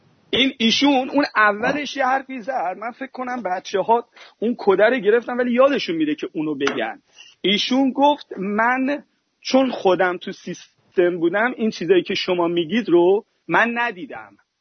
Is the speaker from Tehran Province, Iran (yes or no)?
yes; Tehran, Tehran Province, Iran; من 30 سال توی تهران بزرگ شدم